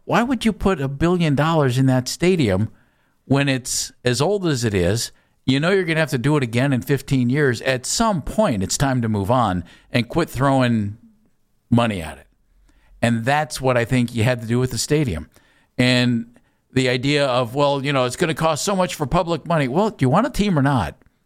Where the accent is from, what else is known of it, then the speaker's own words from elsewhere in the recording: Ohio, United States; I grew up in Summit County, mm-hmm. and I've never lived in Cuyahoga County, but I live in Northeast Ohio.